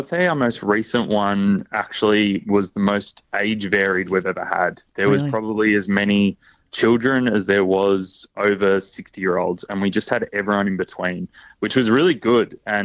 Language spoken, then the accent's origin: English; Colac, Victoria, Australia; I'm from Colac, so an hour up the road from there.